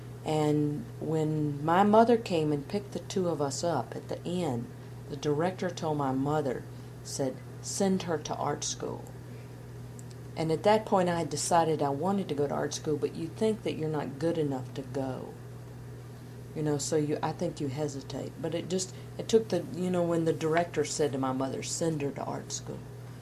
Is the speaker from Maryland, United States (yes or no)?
no; Memphis, Tennessee, United States; I grew up in Memphis. I was born in 1939